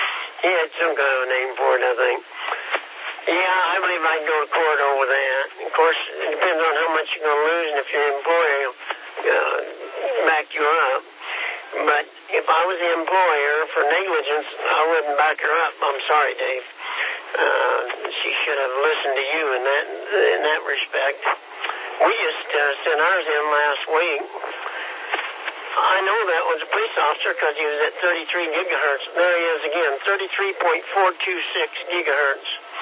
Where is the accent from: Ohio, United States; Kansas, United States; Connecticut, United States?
Kansas, United States; We're from Kansas, you know.